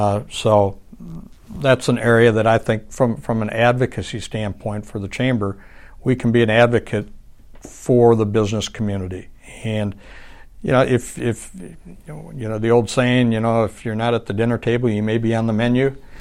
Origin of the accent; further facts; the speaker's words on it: Wisconsin, United States; My home state of Wisconsin, they can have their winters.